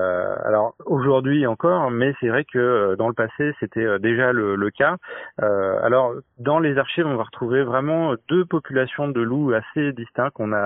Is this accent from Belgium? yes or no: no; Alençon, Normandy, France; je suis doctorant en géographie à l'université de Rouen. Je suis natif d'Alençon